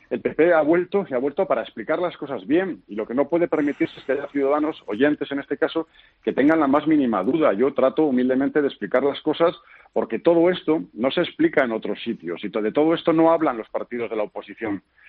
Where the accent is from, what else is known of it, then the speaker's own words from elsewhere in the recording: Vitoria, Basque Country, Spain; yo soy de Vitoria, soy vasco y amo muchísimo al País Vasco como amo al resto de España, porque el País Vasco es España.